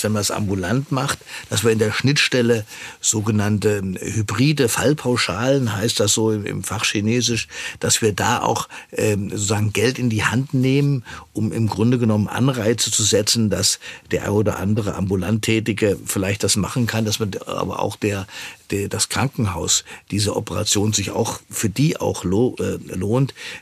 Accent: Hesse, Germany; ich komme aus Nordhessen

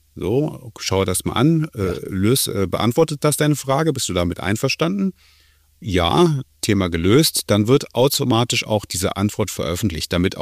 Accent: Düsseldorf, North Rhine-Westphalia, Germany; in meiner Heimatstadt Düsseldorf.

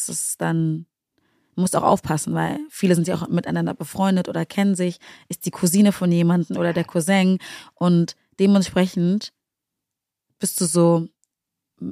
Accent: Berlin, Germany; ich komme ja aus Berlin gebürtig, lebe mein Leben lang schon, habe zwar links, rechts mal gewohnt, aber Berlin ist halt meine Base

